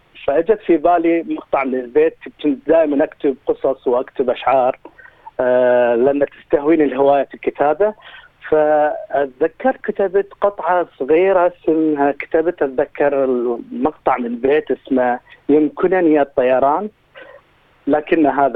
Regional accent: Iraq; now in Australia; من غادرة بلدي العراق

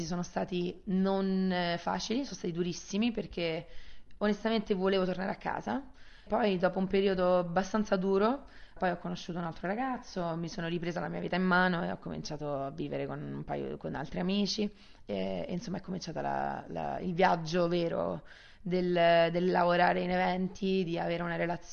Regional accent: Rome, Lazio, Italy; also born or lived in England; Ho 32 anni, è nata e cresciuta a Roma. Dopo la laurea che ho fatto in Inghilterra, sono tornata a Roma

